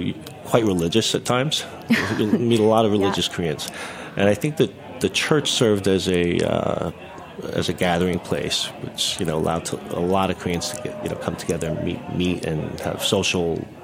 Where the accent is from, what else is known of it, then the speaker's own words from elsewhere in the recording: New York City, New York, United States; I just growing up in New York City, I watched the gentrification of Soho, and I watched it spread east.